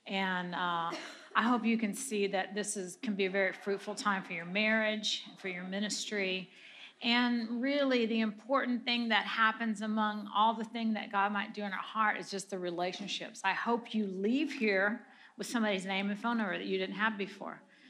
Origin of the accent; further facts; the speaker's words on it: Missouri, United States; moved away as an adult; also born or lived in Colorado; I'm from Missouri. I married a preacher like when I was 19.